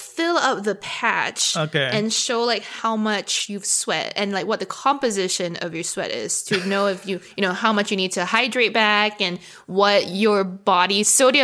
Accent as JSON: {"language": "English", "country": "Singapore", "tie": "born or raised there", "said": "Maybe because I grew up in Singapore and that's what I'm used to."}